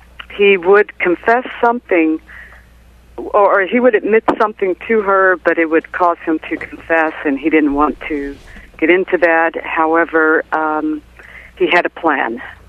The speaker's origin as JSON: {"language": "English", "country": "United States", "said": "I'm an American."}